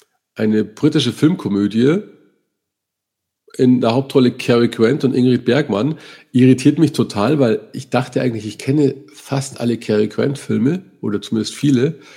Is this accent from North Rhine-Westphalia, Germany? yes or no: no; Bavaria, Germany; als Bayer hattest du noch ORF 1 und ORF 2